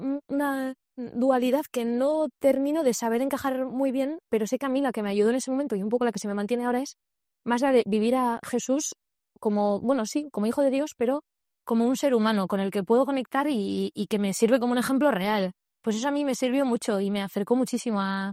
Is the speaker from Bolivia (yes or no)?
no; San Sebastián, Basque Country, Spain